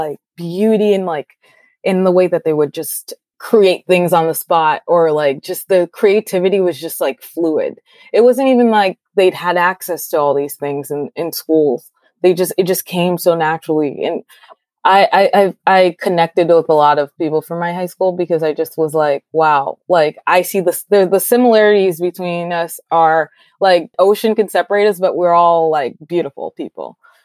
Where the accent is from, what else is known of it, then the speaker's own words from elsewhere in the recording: Haiti; I'm from Haiti. So like my entire upbringing was just being surrounded by Black people.